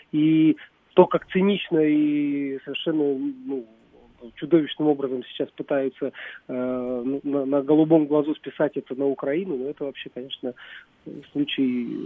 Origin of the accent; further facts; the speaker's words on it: Tajikistan; moved away as an adult; now in Russia; Я реально человек, который приехал сюда в 2008 году и из Таджикистана, откуда я родом.